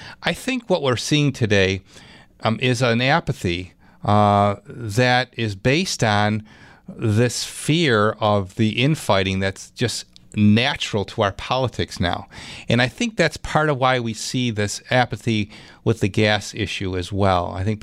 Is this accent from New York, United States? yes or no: yes; Clarence, New York, United States; 803-0930 to Clarence. That's my hometown.